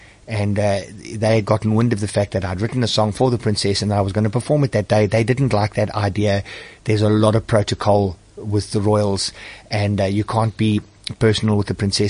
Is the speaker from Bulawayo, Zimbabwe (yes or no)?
yes; Bulawayo, Zimbabwe; born there; her dad had told her that I was born in Bulawayo in Zimbabwe, as she was.